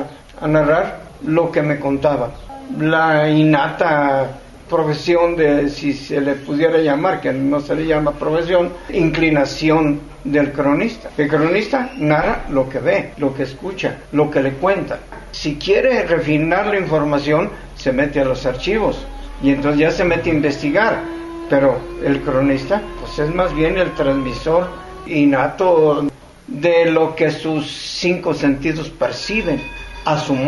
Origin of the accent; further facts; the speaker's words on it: Unión de San Antonio, Jalisco, Mexico; born there; Yo nací en la Hacienda del Vallado, municipio de Unión San Antonio. A los dos días de haber nacido, me mandan, como entonces se usaba, a registrar. Me registran en la Unión.